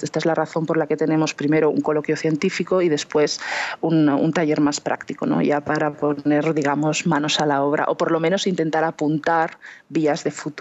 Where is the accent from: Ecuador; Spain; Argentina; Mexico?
Spain; Híjar, Aragon; porque soy de Híjar, tenía conocimiento de que allí había habido una comunidad judía importante, como aquel que dice he crecido a sombra de la antigua sinagoga de Híjar